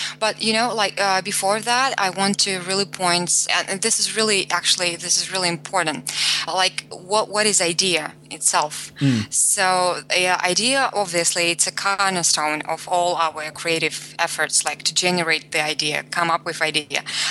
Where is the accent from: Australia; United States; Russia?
Russia; English is a second language; Well, I grew up in Russia and Russian myself.